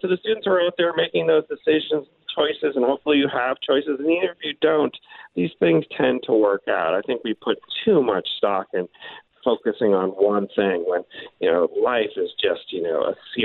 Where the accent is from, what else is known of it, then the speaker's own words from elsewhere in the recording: Massachusetts, United States; I came from Massachusetts. I was not, you know, familiar with the school terribly much